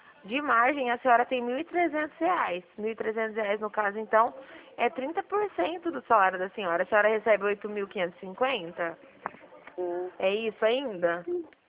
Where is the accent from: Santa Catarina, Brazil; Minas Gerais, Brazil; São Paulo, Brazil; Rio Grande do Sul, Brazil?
São Paulo, Brazil; Eu sou aqui do Estado de São Paulo.